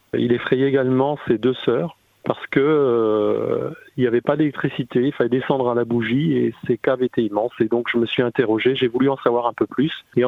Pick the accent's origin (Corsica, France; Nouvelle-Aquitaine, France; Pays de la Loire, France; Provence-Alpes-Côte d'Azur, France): Pays de la Loire, France; La Ferté-Bernard; born there; donc, moi je suis né d'abord à La Ferté-Bernard